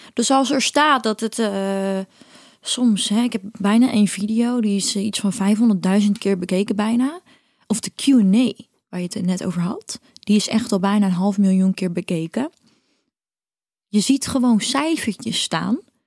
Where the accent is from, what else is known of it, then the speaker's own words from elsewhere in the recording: Cape Verde; also born or lived in Netherlands; En toen waren we in Kaapverdië. Daar kom ik vandaan. Ik ben half Kaapverdiaans, half Nederlands.